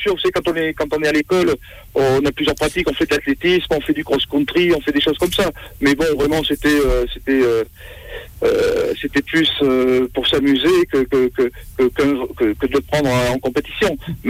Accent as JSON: {"language": "French", "town": "Mansac", "region": "Nouvelle-Aquitaine", "country": "France", "said": "Limousin, puisque je suis originaire de la Corrèze moi-même, je suis de l'arrière de Mansac près de Brive."}